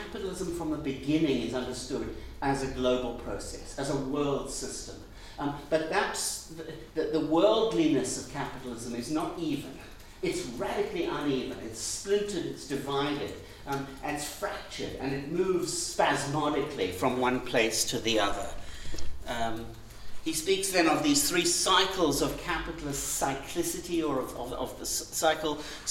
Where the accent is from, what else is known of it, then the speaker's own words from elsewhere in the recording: South Africa; For me, being South African, I tend to think of this in terms